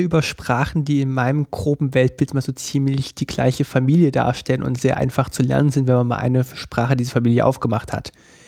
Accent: Germany; für mich als Deutscher ist es normal, dass man gebrochen Niederländisch liest

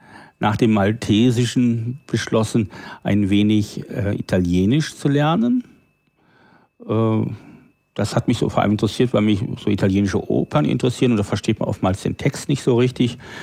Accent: Northern Germany, Germany; first language German; Ja, also meine Muttersprache ist das Hochdeutsche, obwohl ich in dem niederdeutschen Sprachgebiet aufgewachsen bin, aber zu einer Zeit, wo man das in den Städten schon nicht mehr sprach.

